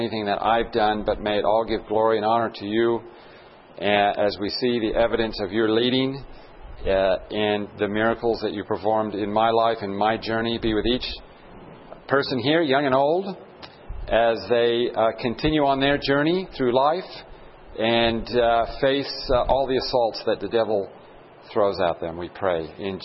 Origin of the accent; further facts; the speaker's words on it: California, United States; also born or lived in Australia; I did all my training, my education in Australia, although I'm from California, about 40 miles away.